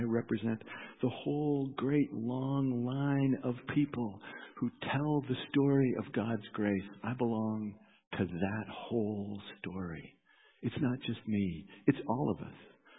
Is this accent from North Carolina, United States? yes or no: no; Montana, United States; also born or lived in Berkeley, California, United States; I was this hippie from Berkeley, California. Even though I'd grown up in Montana, they looked at me pretty weird